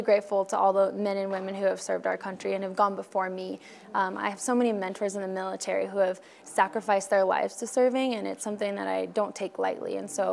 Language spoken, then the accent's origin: English; Sheridan, United States; But it was really special because my first year last year, we sang and performed at my hometown, Sheridan, and our whole community came out for it, which was such a blessing.